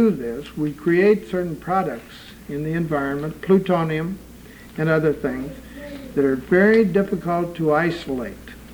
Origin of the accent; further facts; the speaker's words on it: California, United States; Well, we come from Southern California and we have a problem.